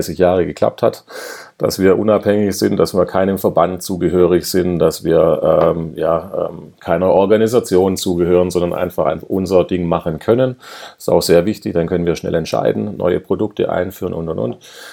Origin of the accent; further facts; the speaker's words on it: Swabia, Germany; weil ich bin ja Schwabe, ja. und wir Schwaben.